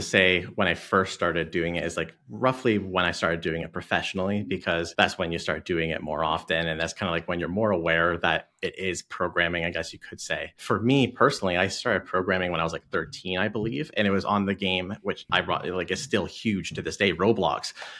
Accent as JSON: {"language": "English", "country": "Canada", "tie": "born or raised there", "also_born_or_lived": "Scotland", "said": "So I am Canadian, like Canadian citizen. I was born in Scotland and then I moved here to Canada when I was, 5 years old. So you don't hear the accent."}